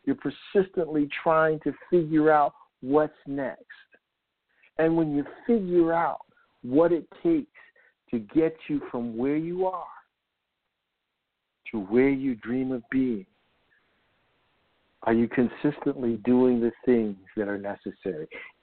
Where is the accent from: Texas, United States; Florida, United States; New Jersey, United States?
New Jersey, United States; He's played for audiences I'm from New Jersey, in New Jersey and the Philadelphia area on numerous occasions.